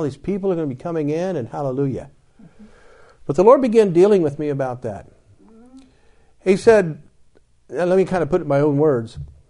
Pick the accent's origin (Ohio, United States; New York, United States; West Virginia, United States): Ohio, United States; Dayton; I'm from Dayton, Ohio, but the Miami River runs through Dayton, so the region is referred to as the Miami Valley.